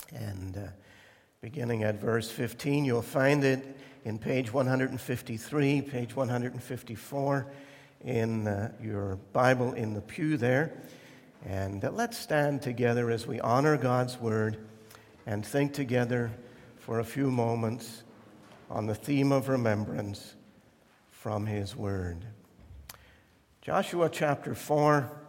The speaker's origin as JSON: {"language": "English", "country": "Ireland", "tie": "born or raised there", "said": "because of my background and growing up in Ireland and seeing a lot of violence and all kinds of things there."}